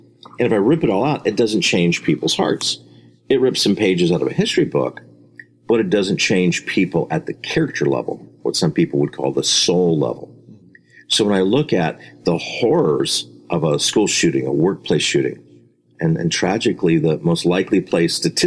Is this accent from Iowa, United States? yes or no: no; Orlando, Florida, United States; Orlando, Central Florida, my hometown, you never had to pay attention to your surroundings.